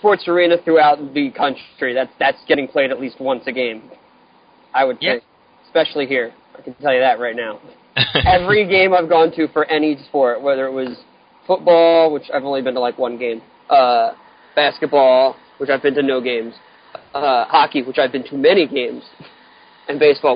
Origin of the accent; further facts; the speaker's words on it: Philadelphia, Pennsylvania, United States; Hey, I'm from Philadelphia. That's like our fucking movie here.